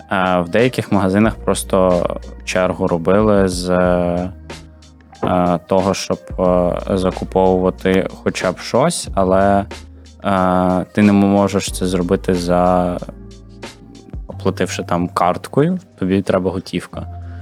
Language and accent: Ukrainian; Berdychiv, Zhytomyr Oblast, Ukraine; Тобто в Бердичеві переважна кількість людей розмовляє українською. Ну, і в мене був суржик. Я намагався адаптуватися.